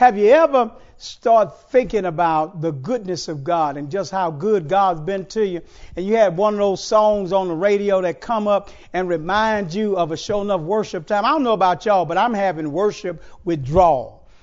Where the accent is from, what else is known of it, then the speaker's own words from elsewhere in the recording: Houston, Texas, United States; born there; I was born in Sunnyside, Houston, Texas. Wasn't born in the suburbs, and I ain't ashamed of mine.